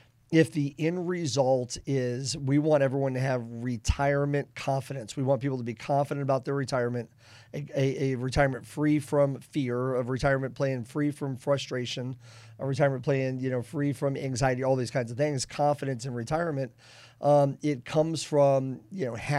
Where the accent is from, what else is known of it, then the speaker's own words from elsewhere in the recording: Boston, Massachusetts, United States; I'm from the Boston area.